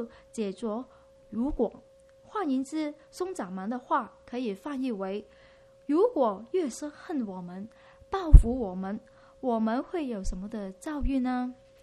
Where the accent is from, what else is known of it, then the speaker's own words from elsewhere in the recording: Guangdong, China; 就是我们广东人所说的金手指啊，我问过啊，好像你们国语是没有金手指的